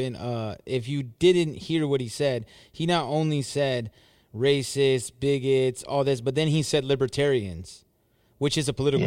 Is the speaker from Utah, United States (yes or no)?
no; California, United States; Hey, I'm from Cali, man. I'm a Cali dude.